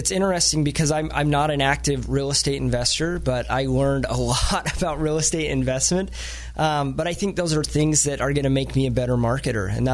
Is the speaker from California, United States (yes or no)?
no; Salt Lake City, Utah, United States; They're mountains. I'm from Salt Lake City, so but they're mountains.